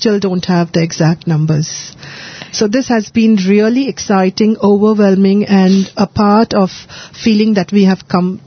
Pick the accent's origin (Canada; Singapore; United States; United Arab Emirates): Singapore; from Singapore.